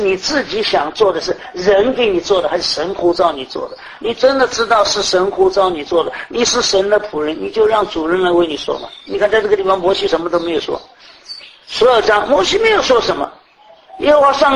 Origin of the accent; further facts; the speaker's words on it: Taiwan; 我们台湾人